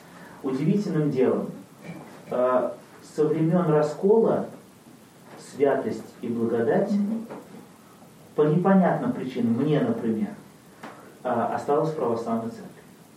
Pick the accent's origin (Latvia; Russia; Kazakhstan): Latvia; Ну, я сам из Латвии